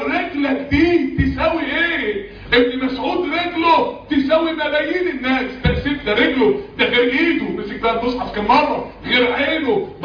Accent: Mansoura, Dakahlia, Egypt; انا طبعا ايام ما كنت في ثانوي ما كانش في حاجه اسمها كمبيوتر اصلا عندنا في المنصوره،

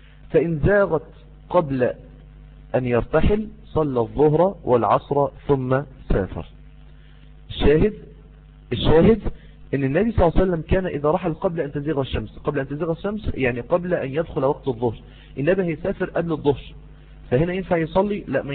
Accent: Mansoura, Dakahlia, Egypt; أنا دلوقتي إن شاء الله تبارك وتعالى في القاهرة الآن، أنا من المنصورة في القاهرة

